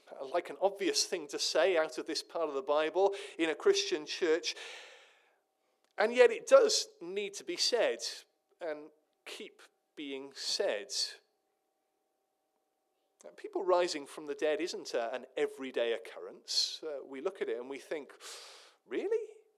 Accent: Wales, United Kingdom; As a Welshman, I can say this in England

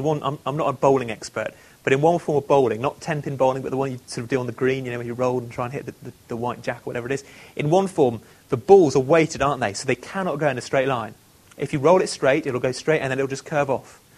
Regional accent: England, United Kingdom; You know, we're English, we're British.

